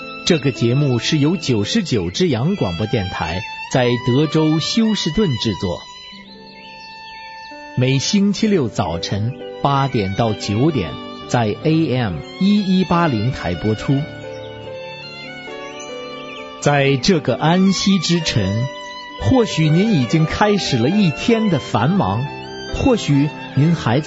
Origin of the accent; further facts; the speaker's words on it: Beijing, China; 我是北京西边出生的，山里头长大的。